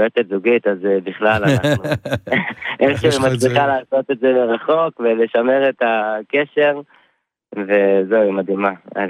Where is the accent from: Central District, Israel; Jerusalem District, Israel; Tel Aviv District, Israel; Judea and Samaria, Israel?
Judea and Samaria, Israel; Kfar Adumim; מכפר אדומים.